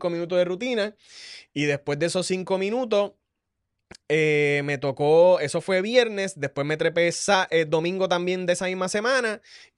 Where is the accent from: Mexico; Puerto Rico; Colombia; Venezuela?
Puerto Rico; Ponce; Hay mucha gente que no sabe que yo soy de Ponce.